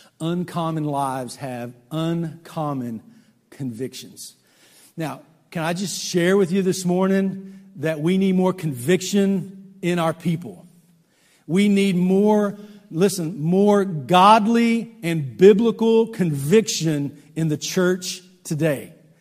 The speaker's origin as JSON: {"language": "English", "region": "Texas", "country": "United States", "said": "but for me, I'm a Texan, it's all true."}